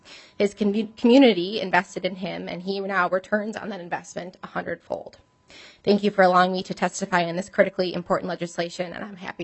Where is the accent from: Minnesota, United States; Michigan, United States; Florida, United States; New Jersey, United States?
Minnesota, United States; Roseville; I'm originally from Roseville